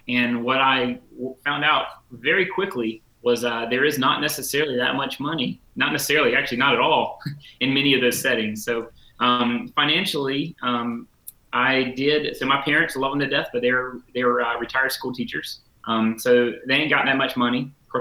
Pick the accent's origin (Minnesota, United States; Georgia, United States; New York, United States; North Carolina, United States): North Carolina, United States; Edenton; So I'm an Eastern North Carolina guy. I'm from Edenton, North Carolina, which is Northeastern North Carolina.